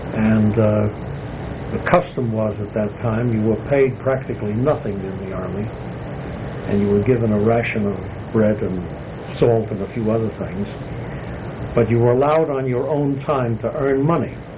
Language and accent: English; New York City, New York, United States; So I grew up first on Manhattan Island